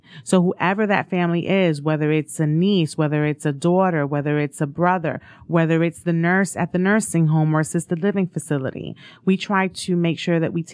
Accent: New York City, New York, United States; So I am originally from New York City. Go Giants.

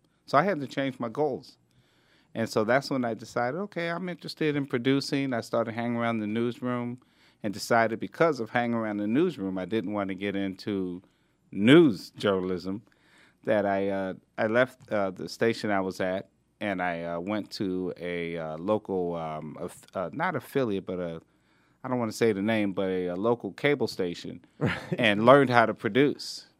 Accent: Philadelphia, Pennsylvania, United States; 33rd Street was at the corner of where I grew up in Philadelphia.

